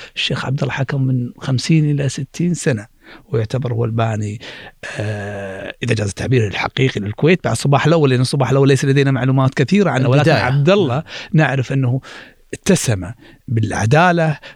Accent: Kuwait; لكن مع هذا دائما ديمقراطيتنا نحن ككويتيين نفخر ونعتقد أنها مميزة عن غيرنا

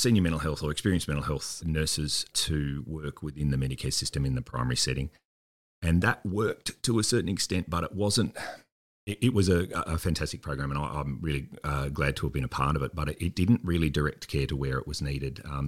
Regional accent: New South Wales, Australia; also born or lived in Canberra; now in Melbourne, Australia; So I was born and raised in the Western Plains in New South Wales. I grew up in Canberra and studied in Canberra my undergraduate nursing after a few years in the hotel trade

